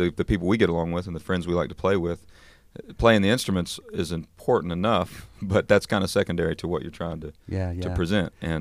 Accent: North Carolina, United States; Well, where we grew up in North Carolina is not really that rich in bluegrass necessarily.

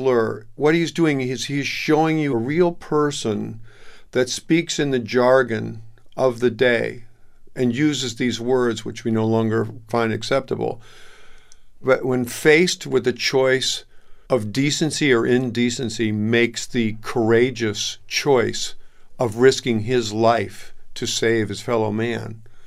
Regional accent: United States; As an American, I can confidently say that we need a German guy to run things.

